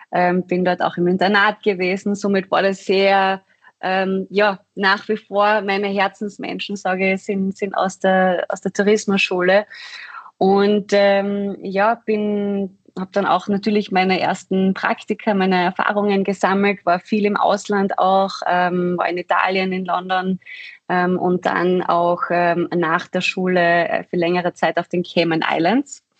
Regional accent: Keutschach, Carinthia, Austria; now in Vienna, Austria; ich, wie man vielleicht hört, bin aus dem südlichen Teil Österreichs. Ich komme aus Kärnten, lebe aber mittlerweile schon seit über 13 Jahren in unserer wunderschönen Kaiserstadt in Wien. Bin aber sehr, sehr stolz auf den Bereich, wo ich hergekommen bin

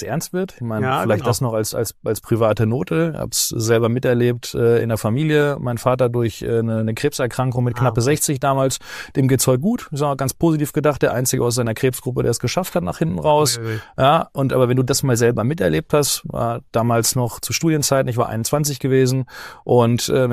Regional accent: North Rhine-Westphalia, Germany; noch frische 32, geht allerdings Richtung 33 im März an der Stelle, komme aus dem Sauerland, bin quasi ein Kind der Region

